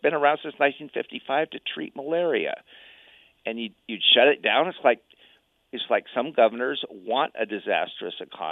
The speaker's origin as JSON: {"language": "English", "town": "Reno", "region": "Nevada", "country": "United States", "tie": "born or raised there", "said": "Actually, I grew up in Reno, went to Reno High, and graduated there in 72."}